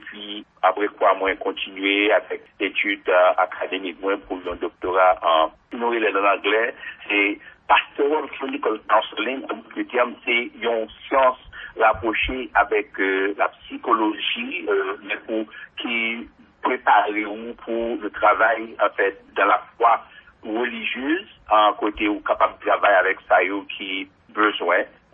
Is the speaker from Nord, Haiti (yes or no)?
no; La Gonâve, Ouest, Haiti; je suis de la Gonave. C'est mon la Gonave, maman, papa, en fait, ils ont rencontré la Gonave, mais maman, c'est originaire de Jacmel et papa, originaire de Bénin.